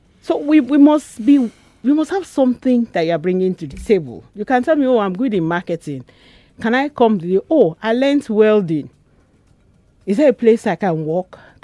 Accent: Lagos, Nigeria; born there; I was born in Lagos, Imushi.

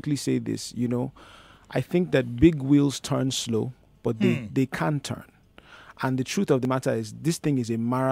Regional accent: Lagos, Nigeria; I am from Lagos State.

